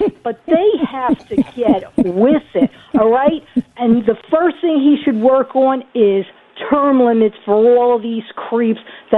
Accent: Bronx, New York, United States; I'm from the Bronx, okay? And the Bronx is coming out, all right?

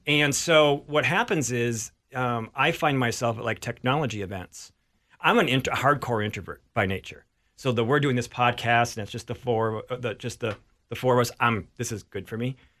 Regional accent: Richfield, Minnesota, United States; I grew up in Richfield. I went to the University of Minnesota. I moved back to my parents' house in Richfield. Then I moved to the North Loop. And now I'm living out in the West Burbs.

